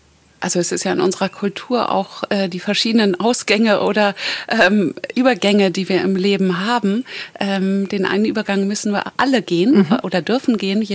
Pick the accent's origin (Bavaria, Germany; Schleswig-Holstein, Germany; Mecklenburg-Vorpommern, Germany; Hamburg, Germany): Schleswig-Holstein, Germany; Kiel; now in Mallorca, Spain; Und Kiel ist ja meine Heimat und eigentlich bin ich auf Mallorca seit 10 Jahren.